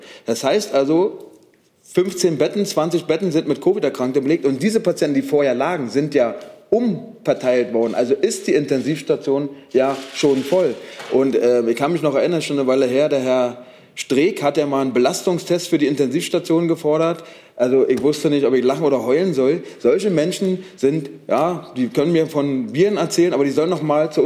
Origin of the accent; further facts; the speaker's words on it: Brandenburg, Germany; ich komme aus Brandenburg, kurz vor der Grenze von Berlin